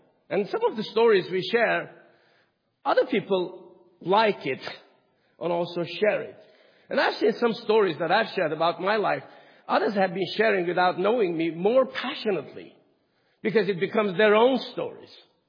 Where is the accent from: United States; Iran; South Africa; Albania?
Iran; I grew up in Iran. I was born in Iran